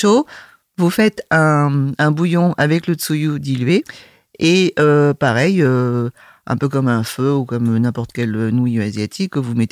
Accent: France; Et moi, comme j'ai grandi en France, j'ai l'habitude de mâcher, de mastiquer.

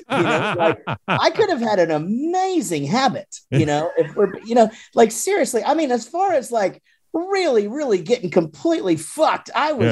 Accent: Wichita Falls, Texas, United States; I'm from Wichita Falls, Texas, and it's a real small town.

